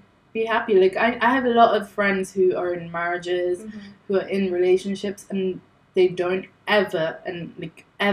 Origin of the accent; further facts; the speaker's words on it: Nottingham, East Midlands, United Kingdom; I, as a Desi, moved out to university on my own, to Wales of all places. I come from the East Midlands.